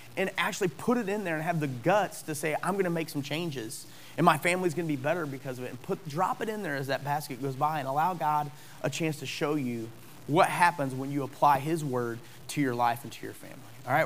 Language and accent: English; Godfrey, Illinois, United States; also born or lived in Alton; I grew up over here on the Illinois side of the river in Godfrey and Alton